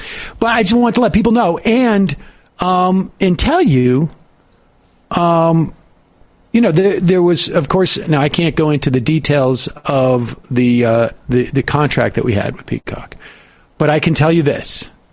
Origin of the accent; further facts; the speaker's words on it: Worcester, Massachusetts, United States; I mean, I grew up in Worcester, and you know, Worcester is a snow belt.